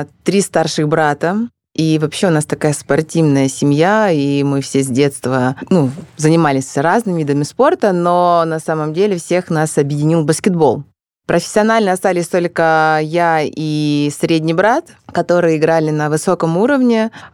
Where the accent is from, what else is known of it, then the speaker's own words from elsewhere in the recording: Rostov-on-Don, Rostov Oblast, Russia; А я родом из Ростова. У нас очень много иностранцев, у нас очень много африканцев. И вообще у нас самое большое количество национальностей.